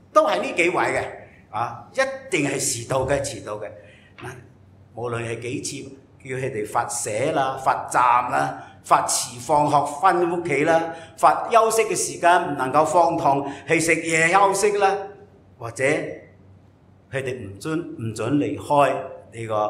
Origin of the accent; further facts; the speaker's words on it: Singapore; 我哋嘅政府曾经想次应呢、这个愿言尽法嚟举律我哋新加坡人一啲行为咧